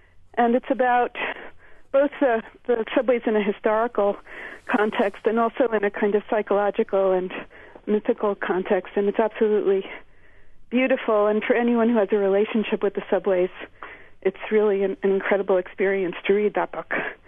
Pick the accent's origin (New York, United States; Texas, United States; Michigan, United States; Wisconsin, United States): New York, United States; New York City; now in Victor, United States; Even though I live in Victor, New York, which is near Rochester, I was born and raised in the Bronx, and some of my earliest memories are of the subway from the 50s.